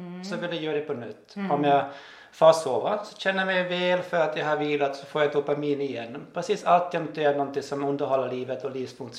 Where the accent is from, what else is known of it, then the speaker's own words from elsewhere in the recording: Austria; Swedish is a second language; now in Finland; Jag är född och uppväxt i Österrike och bor i Finland sedan 2001.